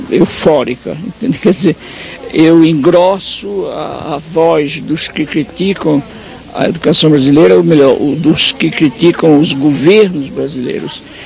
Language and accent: Portuguese; Brazil; Eu me sinto como brasileiro insultado.